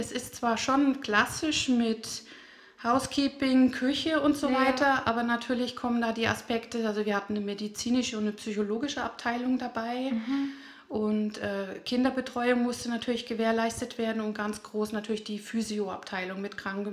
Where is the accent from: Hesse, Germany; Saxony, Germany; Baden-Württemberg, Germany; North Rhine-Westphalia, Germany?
Hesse, Germany; Geisenheim; Also gebürtig bin ich aus Hessen. Ich bin in Geisenheim im schönen Rheingau aufgewachsen.